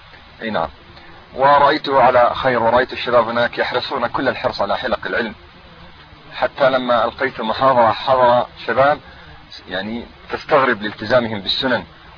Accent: Ramallah and al-Bireh Governorate, Palestine; بل الرجل الآن ينام في قريتنا ومن قضائنا بس، ونحن من قضاء رام الله

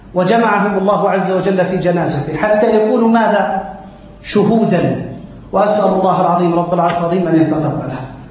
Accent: Amman, Amman Governorate, Jordan; also born or lived in Aqaba; لما كنت في مراحل الدراسية الأولى، وانتقلنا من العقبة إلى عمان في سنة 84-85

